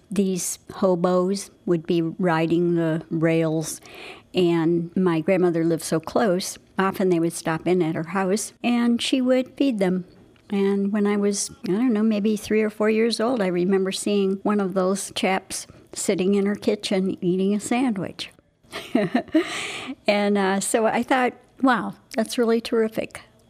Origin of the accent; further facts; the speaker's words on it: Pontiac, Michigan, United States; now in Sycamore, United States; I'm originally from Pontiac, Michigan, but I've lived here in Sycamore, Illinois for many years.